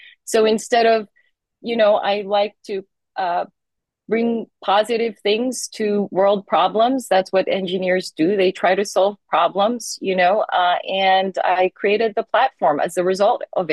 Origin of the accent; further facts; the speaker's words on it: Tuncurry, New South Wales, Australia; moved away as an adult; also born or lived in London; now in United States; So, you know, I'm actually Australian, if you can believe it. I come from a small town in Foster Tuncurry. So, hey to all those on the mid-north coast. And I left Australia over 30 years ago. Obviously, I lived in London first and then moved to the US